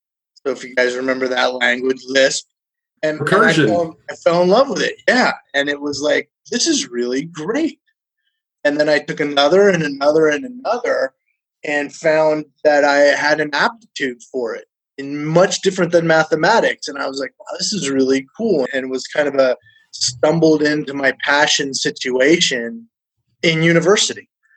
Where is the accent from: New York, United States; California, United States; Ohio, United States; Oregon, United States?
California, United States; San Francisco; So I was born in San Francisco. I've lived here my entire life in the Bay Area.